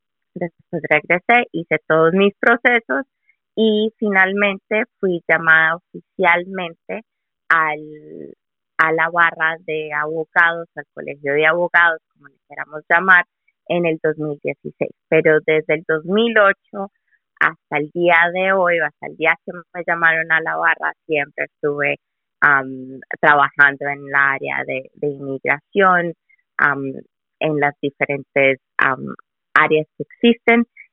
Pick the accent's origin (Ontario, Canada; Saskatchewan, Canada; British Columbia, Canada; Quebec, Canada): Ontario, Canada; Toronto; also born or lived in Colombia; Yo nací en Colombia, pero llegué a Canadá a la temprana edad de 9 años, cuando mi familia inmigró a Canadá, y desde ese entonces, pues, me crié y crecí aquí en todo lo que se llama la gran área de Toronto, en diferentes lugares